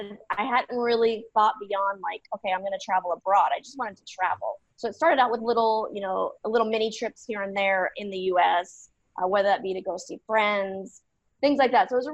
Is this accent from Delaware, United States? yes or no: no; Nebraska, United States; moved away as an adult; also born or lived in Arizona; I'm originally from the U.S., spent a lot of time growing up in the Midwest in Nebraska.